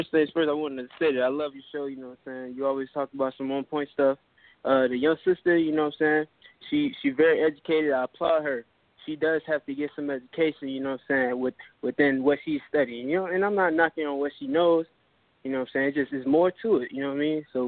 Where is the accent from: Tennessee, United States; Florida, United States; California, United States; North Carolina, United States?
Florida, United States; Palm Beach; I'm from Palm Beach, Florida.